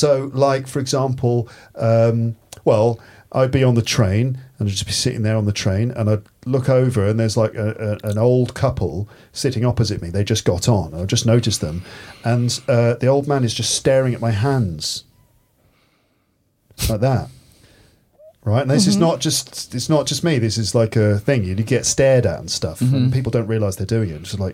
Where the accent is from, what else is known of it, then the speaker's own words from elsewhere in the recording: England, United Kingdom; I'm just using a webcam and I'm English.